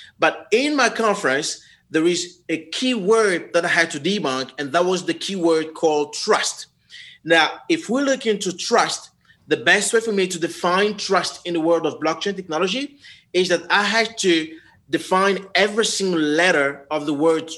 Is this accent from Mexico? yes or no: no; DR Congo; I'm originally from the Congo, right?